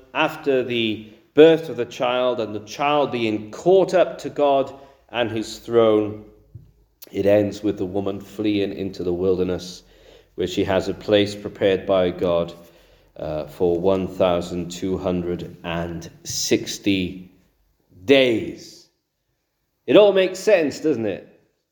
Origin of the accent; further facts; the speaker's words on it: Wales, United Kingdom; It's quite hard being a Welshman reading Revelation 12 because the great red dragon is in fact the devil.